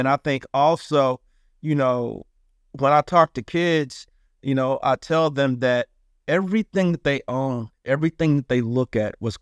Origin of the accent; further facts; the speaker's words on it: St. Louis, Missouri, United States; And the show was inspired by me and my wife growing up in St. Louis.